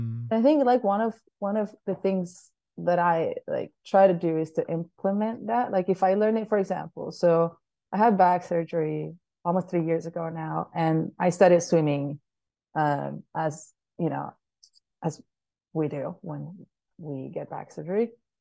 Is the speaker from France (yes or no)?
no; Balearic Islands, Spain; English is a second language; I'm from Spain, so born and raised in Mallorca.